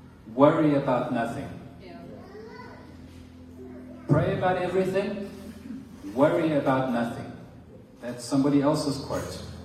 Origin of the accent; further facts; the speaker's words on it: South Africa; I'm a South African who's experienced crime